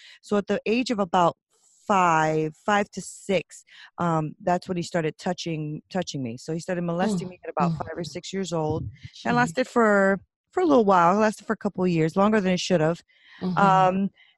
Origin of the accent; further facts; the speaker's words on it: Connecticut, United States; So I am born and raised in Connecticut, and I came from pretty broken family, you would say.